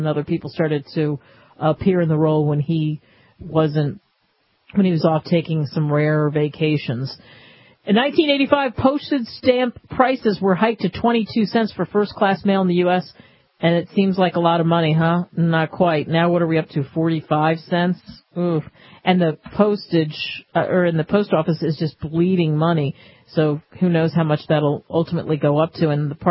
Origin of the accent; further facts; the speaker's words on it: New Jersey, United States; Now, I grew up in New Jersey, and we used to make jokes about Pennsylvania drivers